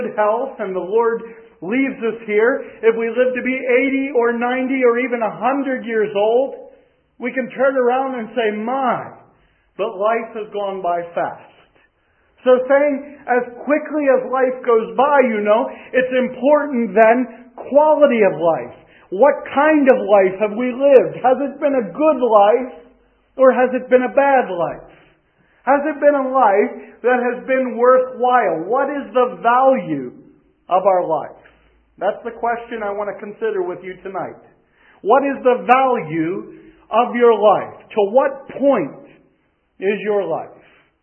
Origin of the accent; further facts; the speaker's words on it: United States; As was announced, I am from America.